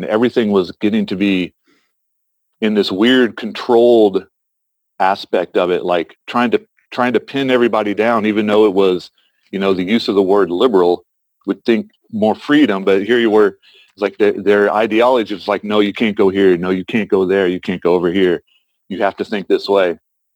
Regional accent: Midwest, United States; because I grew up in the Midwest, so very conservative.

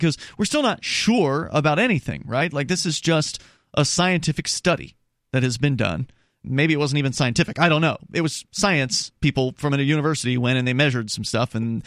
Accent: Florida, United States; Even though you and I grew up in Florida, we didn't really even know that apparently some of these red tides can actually color the water red.

